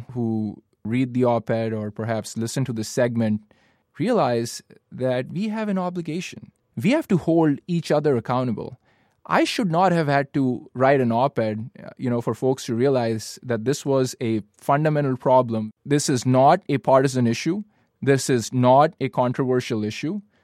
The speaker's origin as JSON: {"language": "English", "country": "United States", "said": "But what I do believe is, as an American, we all have the right to speak our minds"}